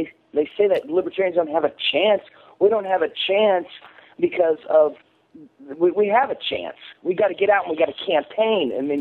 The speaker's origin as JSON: {"language": "English", "town": "Fort Worth", "region": "Texas", "country": "United States", "tie": "born there", "said": "I'm 34 years old. I was born in Fort Worth, Texas, and served in the United States Army, discharged in 1999."}